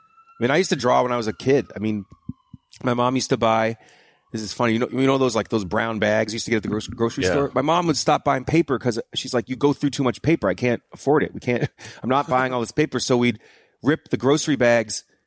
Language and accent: English; New Hampshire, United States; it was a bit of a culture shock for me because I'm from New Hampshire.